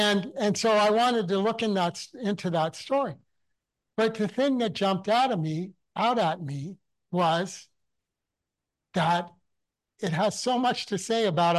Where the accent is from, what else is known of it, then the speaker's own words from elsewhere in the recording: Ontario, Canada; I grew up in Ontario. And so there I was a landed immigrant, was what it was called. So that's what my legal status was. So I grew up with this consciousness of immigration.